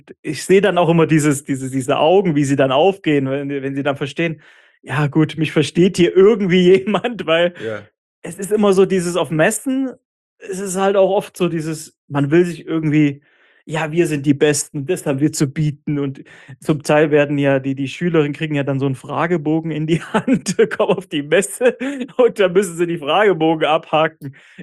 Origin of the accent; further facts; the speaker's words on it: Leipzig, Saxony, Germany; Ich komme ja ursprünglich aus Leipzig